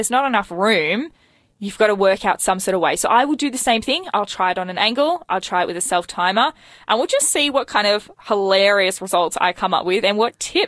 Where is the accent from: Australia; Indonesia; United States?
Australia; Kalgoorlie, Western Australia; now in Melbourne, Australia; I grew up in Kalgoorlie in Western Australia.